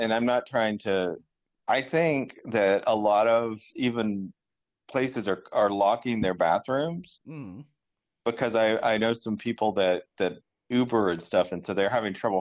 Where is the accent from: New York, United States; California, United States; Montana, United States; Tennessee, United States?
Tennessee, United States; Cleveland; I was raised up in Cleveland, Tennessee.